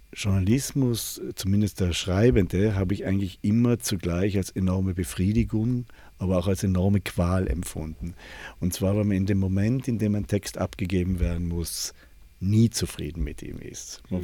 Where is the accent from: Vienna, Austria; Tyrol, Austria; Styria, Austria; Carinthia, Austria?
Tyrol, Austria; Nein, ich bin Tiroler.